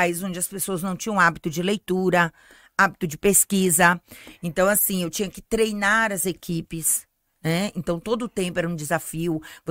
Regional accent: Bahia, Brazil; born there; now in Campinas, Brazil; Bom, eu nasci na Bahia, né? Amo a Bahia, não tem como não amar a Bahia.

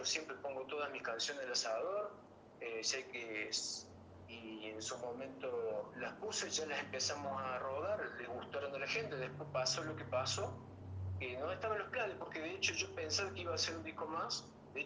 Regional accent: Villa Mercedes, San Luis, Argentina; así que estoy acá, en mi pueblo, en Villa Mercedes.

